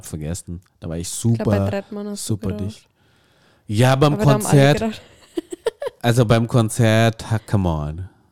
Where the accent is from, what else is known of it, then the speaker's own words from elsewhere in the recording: Indonesia; German is a second language; Ich meine, ich komme ja aus Indonesien und bei uns werden dürfen auch in den meisten Restaurants auch noch geraucht werden.